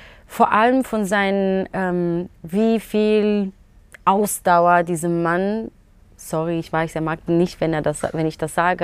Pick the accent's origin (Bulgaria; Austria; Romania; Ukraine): Romania; now in Germany; Also ich komme aus dem Osten, es gibt niemanden, der aus osteuropäischen Raum kommt